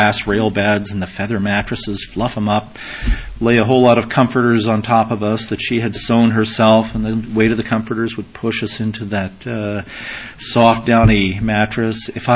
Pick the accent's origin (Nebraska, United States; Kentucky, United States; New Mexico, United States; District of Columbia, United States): Kentucky, United States; I had the privilege of growing up in Kentucky and having family in southern Indiana.